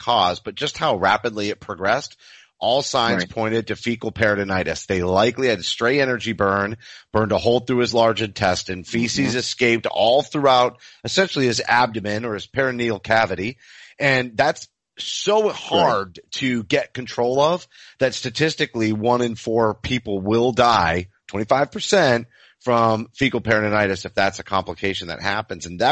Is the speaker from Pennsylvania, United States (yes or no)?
yes; Pennsylvania, United States; The story from my home state of Pennsylvania